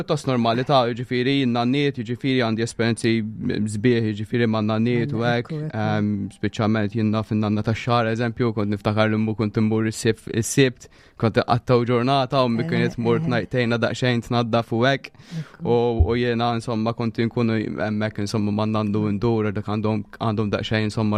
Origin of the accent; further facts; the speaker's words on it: Kerċem, Gozo, Malta; hekk minn ta' Kerċem, pratikament ġej mill-parroċċa ta' Kerċem.